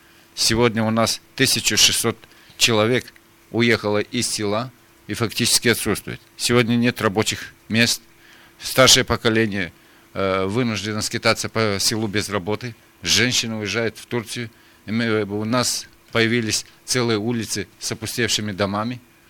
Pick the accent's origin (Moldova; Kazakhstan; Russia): Moldova; Kirsovo, Gagauzia; Но то, что происходит сегодня в селе Кирсово, в моем родном селе, не поддается никакому анализу.